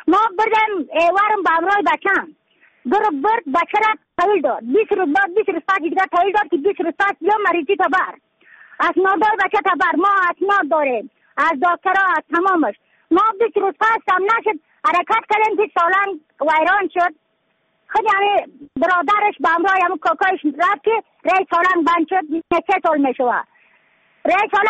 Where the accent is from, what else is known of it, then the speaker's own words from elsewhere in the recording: Badakhshan, Afghanistan; از بدخشان هستم، مرکز بدخشان ولسوالی اتلی پایان قیره وینگ.